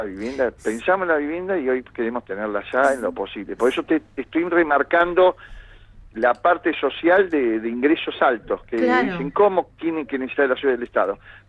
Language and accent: Spanish; Cipolletti, Río Negro, Argentina; yo vengo de Chipoleti y digo, qué lindo lugar